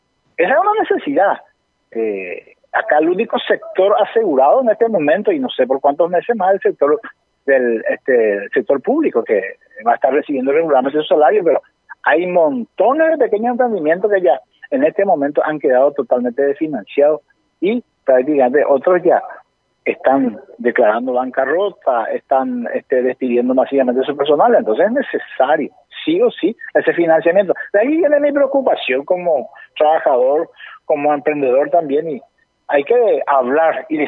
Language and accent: Spanish; Paraguay